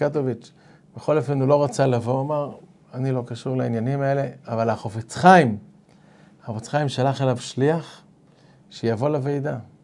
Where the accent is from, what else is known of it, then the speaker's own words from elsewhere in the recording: Haifa, Haifa District, Israel; אני זכיתי לגדול בחיפה.